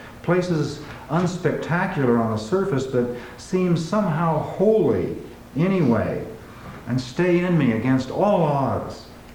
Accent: Kansas, United States; The confession is, well, I'm from Kansas, so.

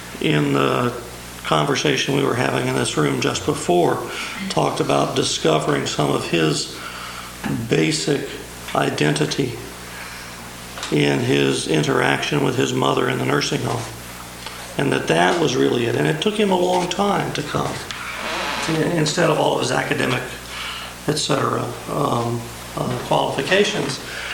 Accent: Georgia, United States; There's a model called GRIT, which I like because I'm from Georgia.

